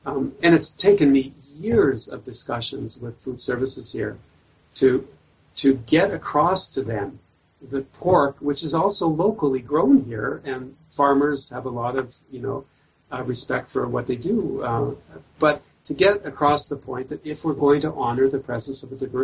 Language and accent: English; Canada; as a Canadian, living in a country that values multiculturalism